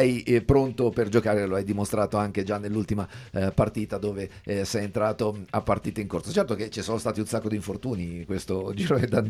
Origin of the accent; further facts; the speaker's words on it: Sirolo, Marche, Italy; è stato fatto proprio dalle nostre parti a Sirolo